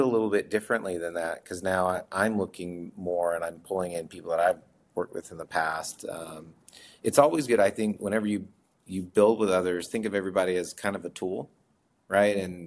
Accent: Oklahoma, United States; I tried a couple times even from home in Oklahoma. I'm originally from Oklahoma.

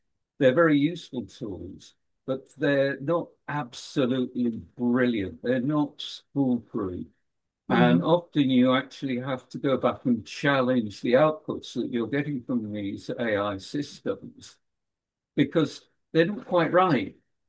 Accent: Manchester, North West England, United Kingdom; Look, I'm from Manchester in England.

